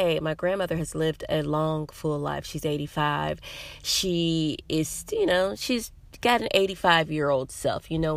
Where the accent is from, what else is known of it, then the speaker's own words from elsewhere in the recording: Wisconsin, United States; also born or lived in Tennessee; I grew up with my mother's mother after my parents got divorced in 88. We moved from Tennessee to Wisconsin, and my mother's parents, we lived with them for about 2 years